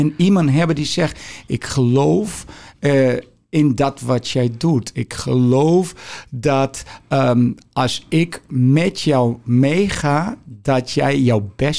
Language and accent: Dutch; Brazil; Dutch is a second language; als Braziliaan in Duitsland.